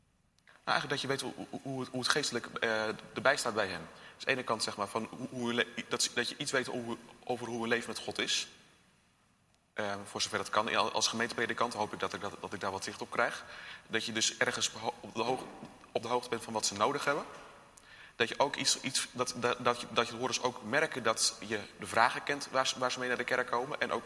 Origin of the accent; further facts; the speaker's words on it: Baambrugge, Utrecht, Netherlands; Ik kom uit Baanbrugge.